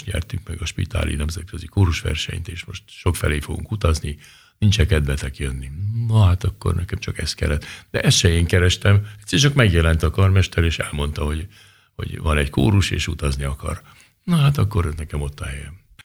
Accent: Keszthely, Zala, Hungary; gyerekkoromban ott nőttem fel a vízparton, a szüleimnek 200 méterre a víztől volt a házuk, ahol én fölnőttem. Keszthelyen nagyon szép környezetben

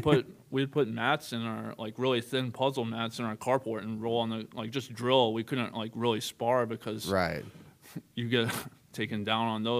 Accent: Huntsville, Alabama, United States; moved away as an adult; Yeah, I'm from Huntsville.

